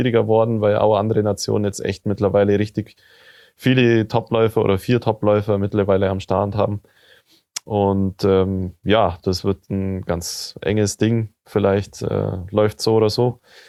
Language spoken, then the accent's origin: German; Bavaria, Germany; als Allgäuer, sage ich mal, bin ich hier auch nicht ganz daheim.